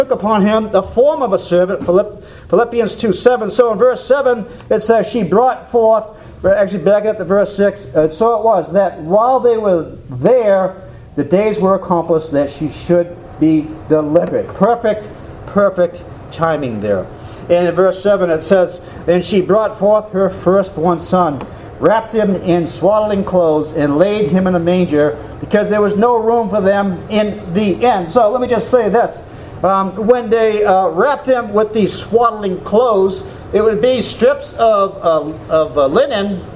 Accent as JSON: {"language": "English", "town": "Newmarket", "region": "New Hampshire", "country": "United States", "tie": "born or raised there", "said": "well, that's where I was born there, and actually born and raised in Newmarket, New Hampshire."}